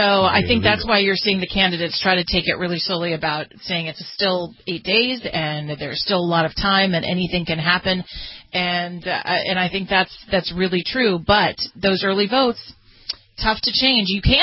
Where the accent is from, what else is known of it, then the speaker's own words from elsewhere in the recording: California, United States; In California, you can go to the poll. It's my home state.